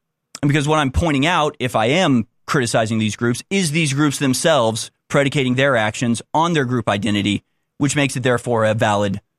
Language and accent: English; United States; I'm an American. I'm a human being. I'm a Christian. I'm a white person.